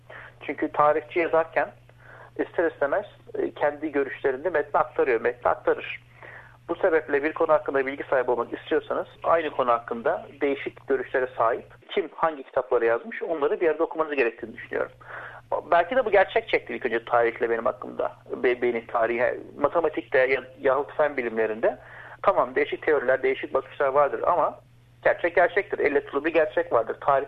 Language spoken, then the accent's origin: Turkish; Istanbul, Turkey; born there; moved away as an adult; also born or lived in Netherlands; İstanbul'da doğdum 1979 senesinde. Avustralya maceram 2011 yılında başladı. 2006'dan beri Hollanda'da yaşıyordum.